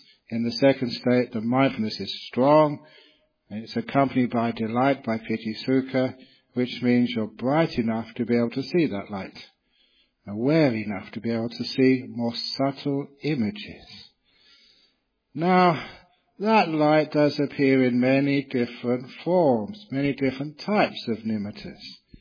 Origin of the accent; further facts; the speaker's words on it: England, United Kingdom; born there; usually like to start on time because I was born in England, where we always hope the trains run on time.